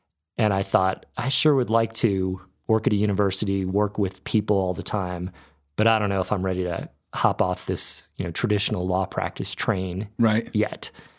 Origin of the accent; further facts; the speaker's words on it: Northeast, United States; But going way back, grew up in the Northeast.